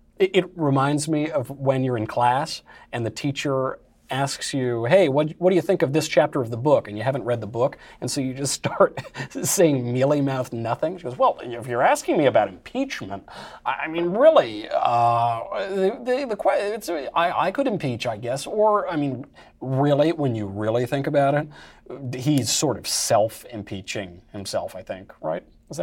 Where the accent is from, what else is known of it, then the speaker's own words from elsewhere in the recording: New York, United States; I like Donald Trump. I'm from New York.